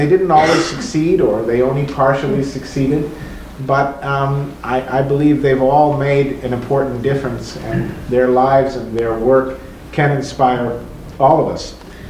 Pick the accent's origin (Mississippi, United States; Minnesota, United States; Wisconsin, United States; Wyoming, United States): Minnesota, United States; moved away as an adult; now in Seattle, United States; I moved actually to Seattle from Minnesota and actually started my television work with KTCA, some of you are familiar with Channel 2 in Minneapolis